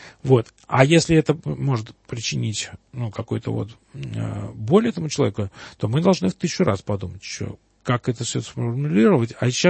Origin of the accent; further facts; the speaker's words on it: Krasnogorsk, Moscow Oblast, Russia; я же вырос в Красногорске, в котором вот эта тема вообще не обсуждалась.